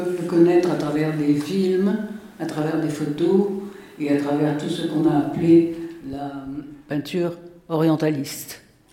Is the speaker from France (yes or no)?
no; Algeria; born there; j'ai été amnésique de l'Algérie, de mon pays natal, pendant des années.